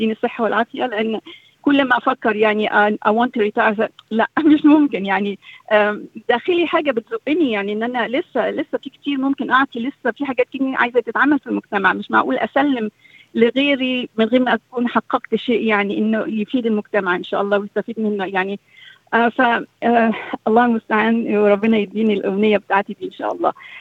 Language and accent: Arabic; Egypt; moved away; وإحنا عندنا في مصر الولد بيكبر هو في السيد في البيت